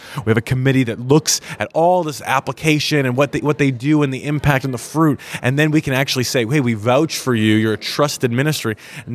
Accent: Toronto, Ontario, Canada; Yeah, so I'm born in Toronto, Canada, raised as a Canadian.

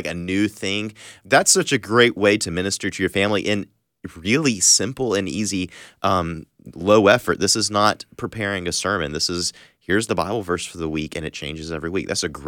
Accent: the South, United States; now growing up in the South, I feel like it's kind of like you go over to your friend's house

